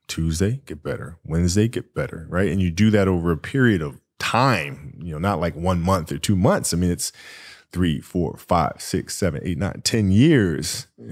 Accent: Italy; growing up in Italy, when I first moved over there, it was, you know, I didn't speak Italian.

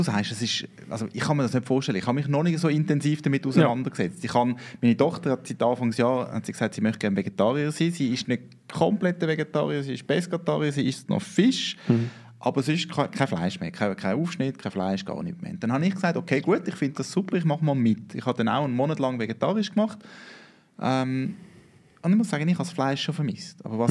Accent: Switzerland; Als Schweizer hast du einfach gerne Käse.

